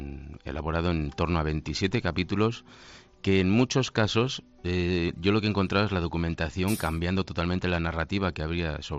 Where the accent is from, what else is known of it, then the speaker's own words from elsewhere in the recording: Spain; siendo español, ya estamos acostumbrados a que nos mortifiquen y a que nos crucifiquen por todas partes